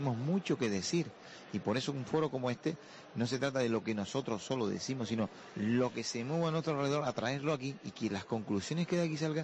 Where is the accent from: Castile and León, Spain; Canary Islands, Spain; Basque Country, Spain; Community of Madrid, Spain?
Canary Islands, Spain; como Canarios